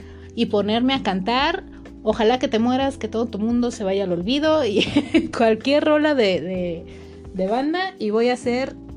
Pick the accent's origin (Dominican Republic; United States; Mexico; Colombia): Mexico; accent: Mexican; a mí háblame en español porque yo no speak English. Con mi peor acento mexicano, claro que sí.